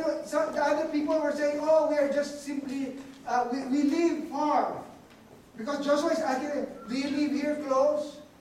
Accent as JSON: {"language": "English", "country": "Philippines", "first_language": "tl", "second_language": "English", "said": "You know, let me say this in my native tongue."}